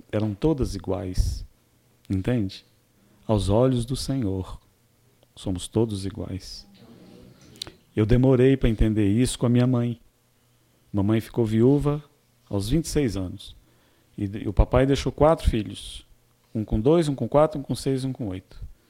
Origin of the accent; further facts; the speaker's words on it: Rio de Janeiro, Brazil; Eu sou carioca, eu sou falante.